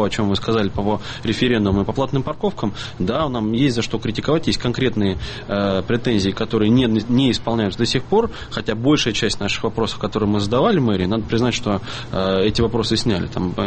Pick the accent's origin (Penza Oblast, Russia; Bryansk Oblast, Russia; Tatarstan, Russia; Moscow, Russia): Moscow, Russia; как москвич и как муниципальный депутат